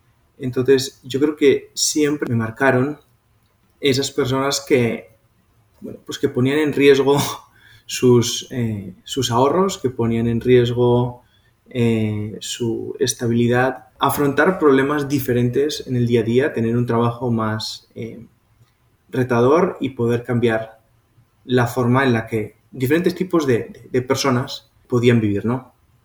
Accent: Pamplona, Navarre, Spain; yo soy de Pamplona. Pamplona es una ciudad pequeñita que está al norte de España, cerquita de Francia, y que es conocida por los Sanfermines.

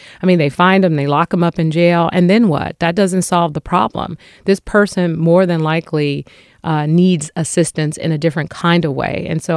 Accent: San Francisco, California, United States; I grew up in San Francisco. I grew up in public housing. So many of my friends and family members grew up here.

